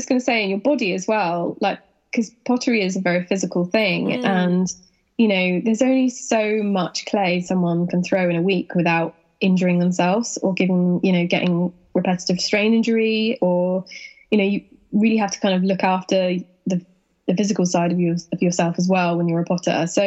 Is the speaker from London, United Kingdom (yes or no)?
no; South West England, United Kingdom; I'm originally from Devon.